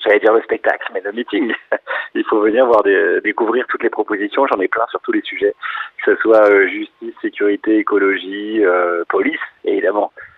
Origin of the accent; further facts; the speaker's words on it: Bourgogne-Franche-Comté, France; Bah, les Vosges, je suis voisin, moi. J'ai grandi en Haute-Saône.